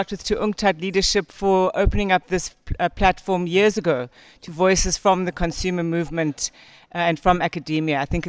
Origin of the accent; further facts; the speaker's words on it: South Africa; Madam President. Yes, I'm from South Africa